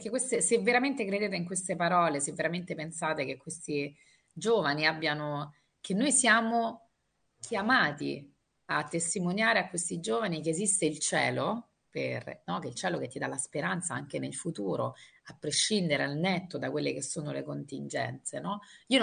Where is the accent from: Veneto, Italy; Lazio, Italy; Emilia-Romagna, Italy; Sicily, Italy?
Lazio, Italy; Rome; E come romana vi sottolineo che sarà pazzesco